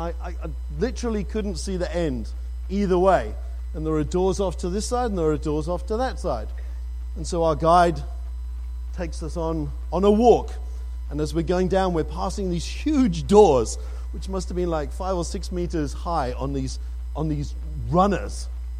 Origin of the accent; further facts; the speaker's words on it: United Kingdom; My accent comes from the fact that I was born in the UK. I basically finished my schooling there before I had the opportunity of following my parents to Johannesburg.